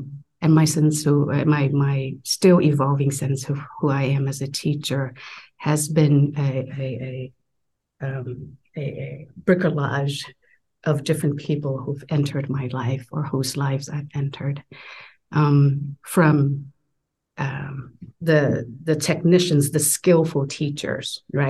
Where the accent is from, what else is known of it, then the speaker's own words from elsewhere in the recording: Vietnam; So I was born and raised in Vietnam, and our family was part of the CMA Church, the Christian Missionary Alliance tradition.